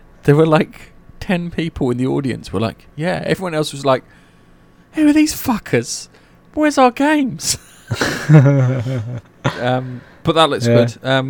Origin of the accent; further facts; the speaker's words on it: England, United Kingdom; You say tomato, I say tomato, because we're both English.